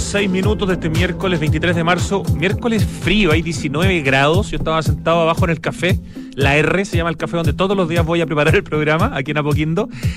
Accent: Chile

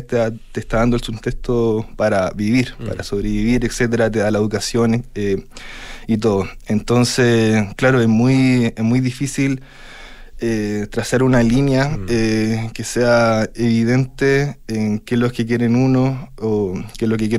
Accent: Talca, Maule, Chile; also born or lived in Santiago; yo, que soy de Talca, todo esto, que estudié en Santiago

